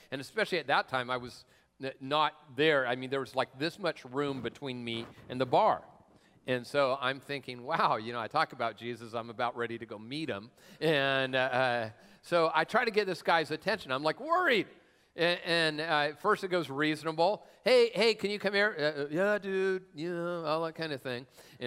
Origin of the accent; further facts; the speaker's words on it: Tacoma, Washington, United States; My mom, I grew up down in Tacoma